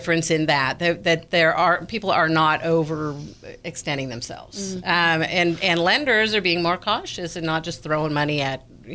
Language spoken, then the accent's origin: English; California, United States; now in Sonoma County, United States; I grew up in Marin. Moved to Sonoma County, raised my kids here